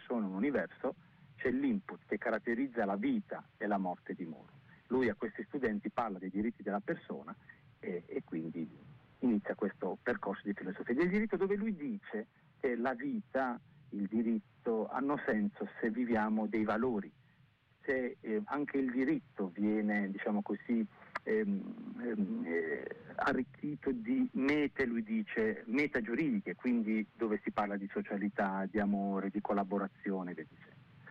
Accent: Bari, Apulia, Italy; moved away; sono pugliese, di Bari, ora vivo in Toscana da 16 anni

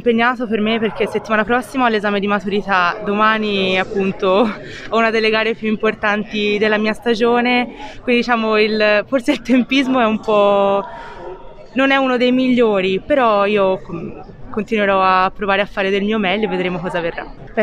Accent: Florence, Tuscany, Italy; da fiorentina

